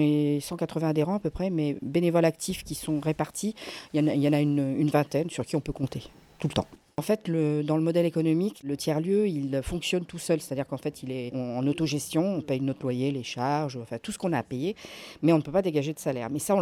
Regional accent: Sourcieux-les-Mines, Auvergne-Rhône-Alpes, France; je viens de Sourcieux-les-Mines

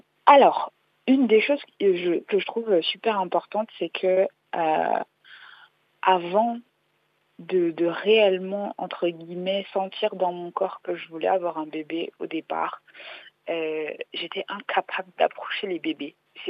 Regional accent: France; born there; je suis née ici en France, je suis l'aînée d'une fratrie.

